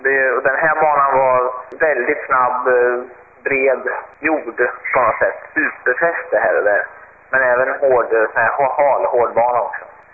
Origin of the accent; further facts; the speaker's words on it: Sweden; Jag är ju ensam svensk i min klass